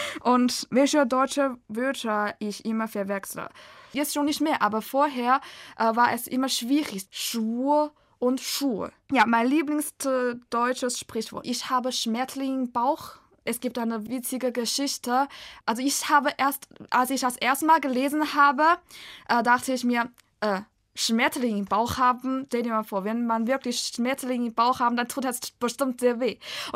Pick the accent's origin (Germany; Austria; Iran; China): China; German is a second language; ich komme aus China. … Ich bin im Jahr 2000 geboren und ich lerne Deutsch